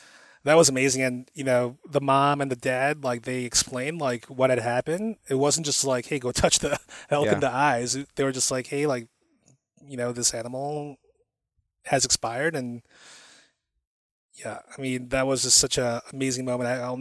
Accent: Chicago, Illinois, United States; also born or lived in Korea; she's growing up so different than how I grew up in Chicago or in Korea.

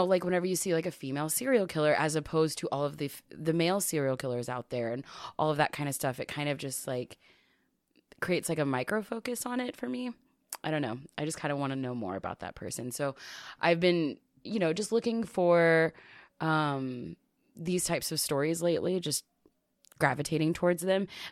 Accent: United States; And, you know, as an American person, like we don't use that those kinds of sounds very often, at least in words.

